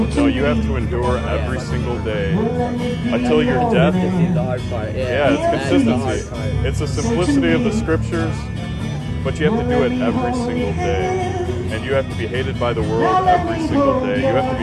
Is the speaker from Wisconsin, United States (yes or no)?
yes; Wisconsin, United States; I went to Lutheran high school, Lutheran grade school. I'm originally from Wisconsin.